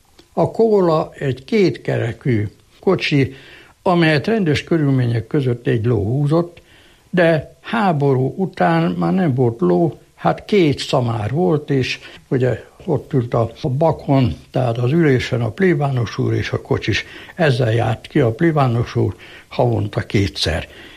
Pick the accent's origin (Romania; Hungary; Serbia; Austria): Hungary; Kisbáhalma, Jász-Nagykun-Szolnok; Onnan kezdeném, hogy Kunhegyesen születtem, ez van beírva egyházilag, de valójában Nagybáhalmán születtem. Nagybáhalmát hiába nézi bárki is a térképen, nincs. Még háború előtt lebontották. És akkor Kisbáhalmára költöztünk át.